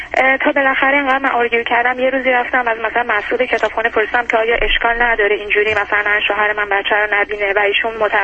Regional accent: Iran; moved away; من وقتی که داشتم از ایران می اومدم،

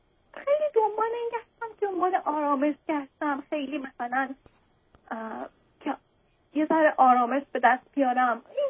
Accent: Iran; من آقا تو اون روزی که من از ایران اومدم بیرون دست از سر من برنست.

